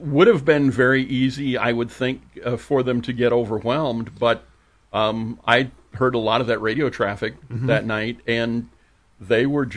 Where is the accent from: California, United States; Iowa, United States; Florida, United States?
Iowa, United States; Spencer; We did go to my hometown of Spencer the 4th of July.